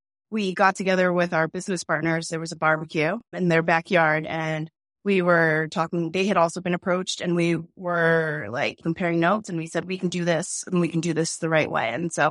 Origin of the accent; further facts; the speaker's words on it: Boston, Massachusetts, United States; also born or lived in Dorchester; so we're Boston natives. I was born in Dorchester, but lived in Rosendale for most of my life.